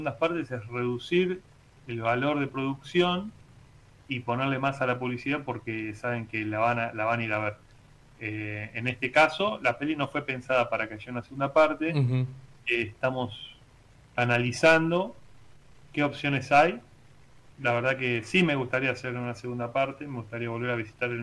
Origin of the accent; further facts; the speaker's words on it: Argentina; muchachos, somos argentinos